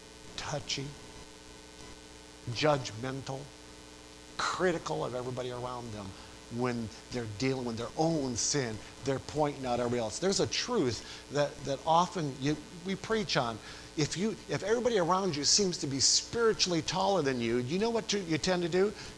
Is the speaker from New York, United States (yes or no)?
yes; New York, United States; I grew up, even though my dad was a hard person to get along with, I grew up and I was born in Western New York on that farm until I was 17 years old and chose to go to college.